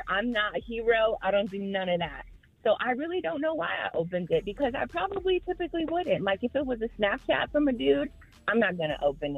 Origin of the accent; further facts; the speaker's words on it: Akron, Ohio, United States; now in Dayton, United States; I'm from Akron, but I moved to Dayton, so.